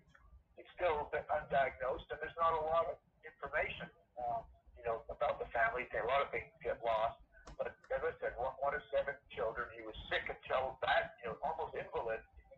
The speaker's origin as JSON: {"language": "English", "town": "Montreal", "region": "Quebec", "country": "Canada", "tie": "born or raised there", "said": "growing up in Montreal, Canada"}